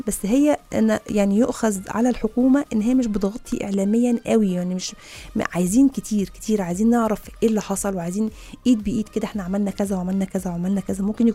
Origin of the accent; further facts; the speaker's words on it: Egypt; احنا بدورنا احنا كمصريين